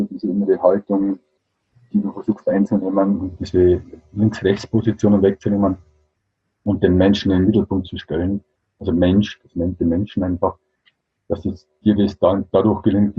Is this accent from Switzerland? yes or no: no; Regensburg, Bavaria, Germany; also hier in Bayern, ich komme aus Regensburg